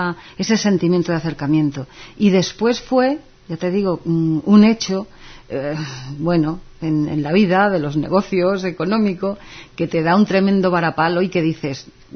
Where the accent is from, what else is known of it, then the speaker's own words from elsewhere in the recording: Ponferrada, Castile and León, Spain; born there; En el sitio donde yo nací, en Ponferrada, de la provincia de León